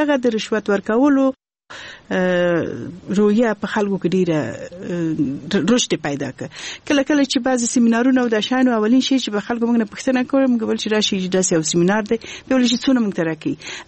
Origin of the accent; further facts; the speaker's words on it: Kabul, Afghanistan; also born or lived in Balkh; هغه وخت دغې لپاره ما درس د په کابل کې ویلی دی او لویه شوی په کابل کې.